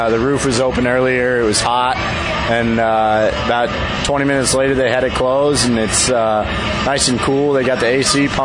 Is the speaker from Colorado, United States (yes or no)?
yes; Denver, Colorado, United States; Well, I'm originally from Denver, so being able to make my debut at Coors Field was really special.